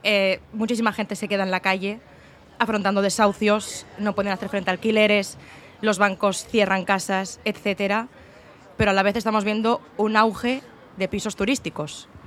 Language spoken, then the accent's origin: Spanish; Barcelona, Catalonia, Spain; Las que estamos aquí entrevistándole todas somos del Raval y yo personalmente me quiero quedar a vivir el resto de lo que me queda en el Raval.